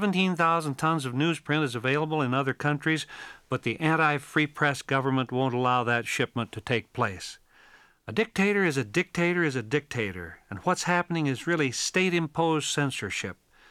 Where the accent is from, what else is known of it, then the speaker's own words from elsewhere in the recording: Cody, Wyoming, United States; a boy of 12 years when one of the largest relocation camps, Heart Mountain, was built right near my hometown of Cody, Wyoming.